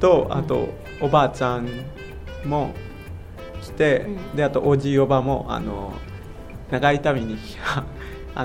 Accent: San José, Costa Rica; Japanese is a second language; now in Japan; 僕はコスタリカの州都の、サンホセ市出身なんですけど

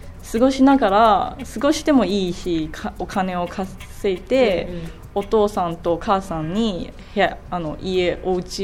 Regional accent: Taiwan; also born or lived in United States; now in Japan; まあ、台湾からアメリカに行って、うん、それから日本に来て、まあ、いろんなことを健康でもいろんなことをチャレンジしてましたので

